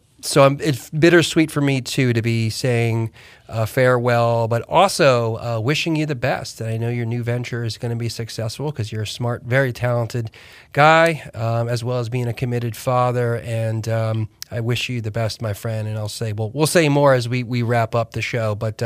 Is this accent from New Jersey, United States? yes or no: yes; New Jersey, United States; that was a big deal because I grew up in Jersey.